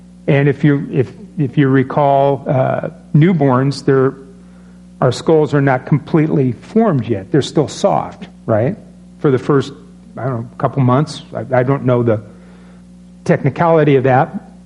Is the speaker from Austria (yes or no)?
no; Storm Lake, Iowa, United States; born there; I was born in Buena Vista County Hospital, Storm Lake, Iowa.